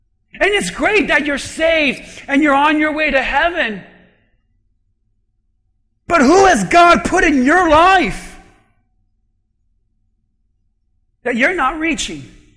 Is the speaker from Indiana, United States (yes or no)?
no; Hialeah, Florida, United States; It's like when I tell people I'm from Hialeah, they're like, this guy is a ref. Don't trust him. He's from Hialeah. Be careful with that one. He's from Hialeah. We're from Kendall. It's different.